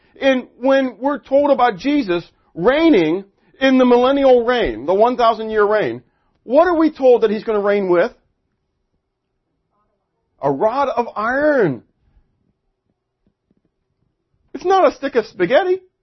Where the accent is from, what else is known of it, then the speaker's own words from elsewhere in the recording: United States; So, understand, I'm an American. I love being in the United States.